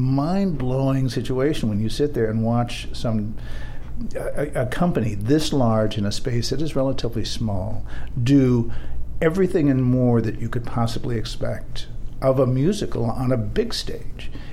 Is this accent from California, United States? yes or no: yes; San Diego, California, United States; Mo'olelo, Performing Arts Theater in San Diego, my hometown.